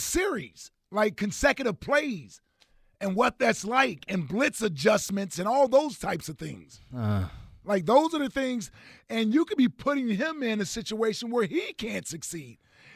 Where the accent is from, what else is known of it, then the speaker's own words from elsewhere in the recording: Midwest, United States; So my point, and I'm from the Midwest.